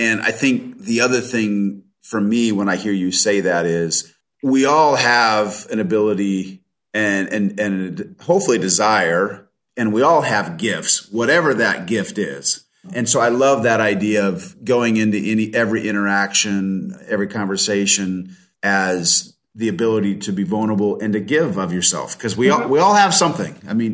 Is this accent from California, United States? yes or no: yes; California, United States; also born or lived in Oregon; because I grew up in California and Oregon